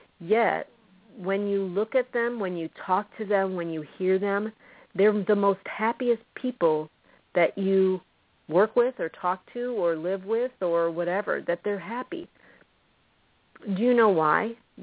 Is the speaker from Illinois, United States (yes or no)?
yes; La Salle, Illinois, United States; also born or lived in Princeton; I was born in Princeton, Illinois. I grew up in La Salle, Peru, and then Spring Valley area back in Illinois.